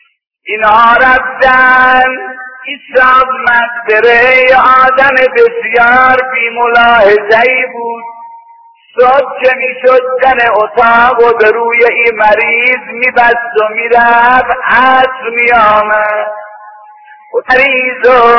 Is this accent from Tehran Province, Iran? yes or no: no; Kashan, Isfahan, Iran; گفتم آجان من از ایرانم فرمود از کدوم شهری گفتم از شهر کاشانم گفت کدام محله ای گفتم محله سلطان میرحمدم